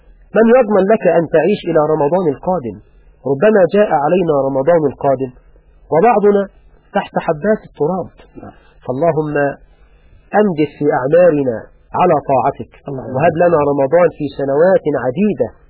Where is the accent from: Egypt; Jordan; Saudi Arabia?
Egypt; تذهب إلى المخابز عندنا في مصر تجدها ملآنة